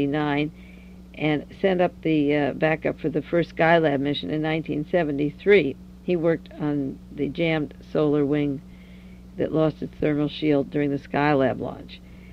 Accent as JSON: {"language": "English", "town": "Monterey", "region": "California", "country": "United States", "tie": "born or raised there", "said": "in Monterey, my hometown, next to Carmel"}